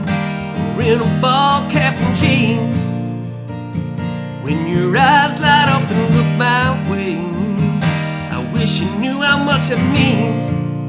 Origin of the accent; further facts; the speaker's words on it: Cleveland, Ohio, United States; growing up in Cleveland, being a Steeler fan, I was constantly at odds with people.